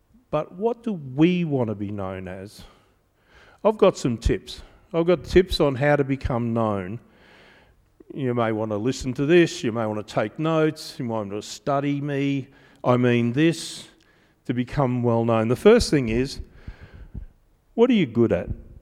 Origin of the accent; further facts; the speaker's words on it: Australia; Now, the irony that I enjoy being Australian is that the son of a convict went and beat the English elite.